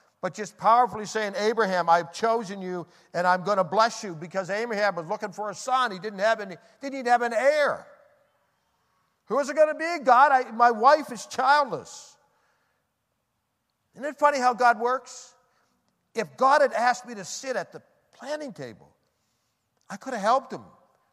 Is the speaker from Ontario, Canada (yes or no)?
no; Nova Scotia, Canada; I was born in Nova Scotia, the son of a meat cutter. Lived on a farm with my grandfather's, living on the other side, and my grandmother.